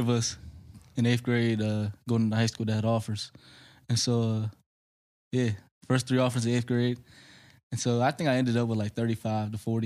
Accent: Virginia, United States; I'm from Virginia. I went to school in Maryland, high school in Maryland.

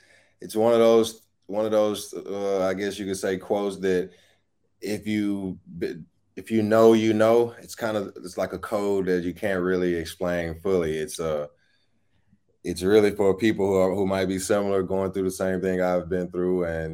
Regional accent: Memphis, Tennessee, United States; definitely growing up in Memphis, Tennessee, you know, a lot of friends who played basketball

